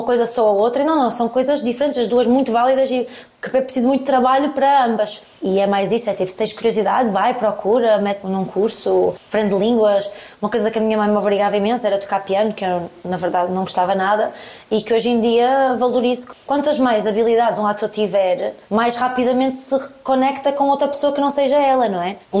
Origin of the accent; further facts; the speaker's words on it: Póvoa de Varzim, Porto, Portugal; muitas delas vêm da Póvoa e de ser de onde eu cresci, e amigas mesmo de quando eu tinha 5 anos